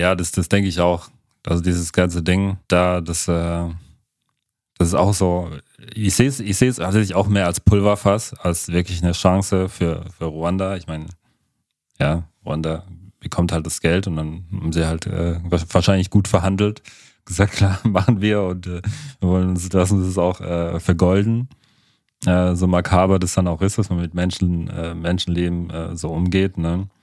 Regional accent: Cameroon; Mein Heimatland Kamerun kann davon ein Lied singen.

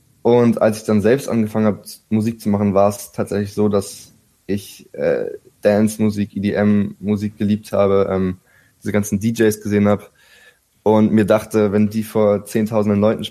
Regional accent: Berlin, Germany; Genau, ja, mein Vater ist Amerikaner. Ich bin tatsächlich hier aufgewachsen in Berlin

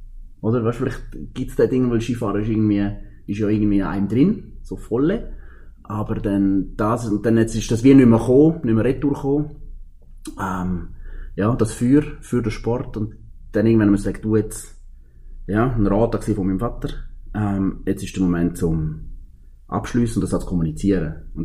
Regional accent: Graubünden, Switzerland; Ja, durch meinen Wohnort. Ich glaube, ich bin in Engadin aufgewachsen.

